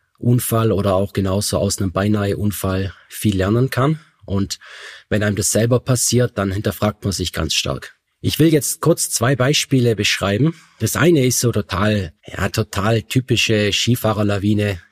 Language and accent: German; Reutlingen, Baden-Württemberg, Germany; also born or lived in Allgäu; now in Feldkirch, Austria; Ich lebe in Feldkirch. Zuvor habe ich im Allgäu gelebt, in der Nähe von Kempten. Und gebürtig bin ich aus Reutlingen und dort bin ich auch aufgewachsen.